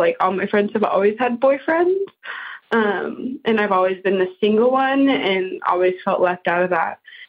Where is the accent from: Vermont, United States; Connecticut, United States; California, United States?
California, United States; I'm 23 years old. I'm from California.